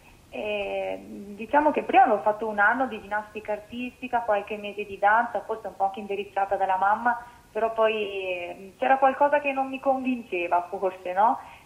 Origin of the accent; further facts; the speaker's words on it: Veneto, Italy; Prosecco Doc, radicchio trevigiano, asparago bianco, sono la mia terra.